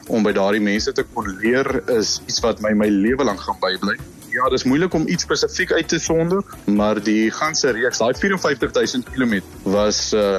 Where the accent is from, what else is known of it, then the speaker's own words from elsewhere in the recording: Bloemfontein, Free State, South Africa; born there; Ek is gebore in Bloem, nee. So daar waar jy uitsaai, daar lê my wortels.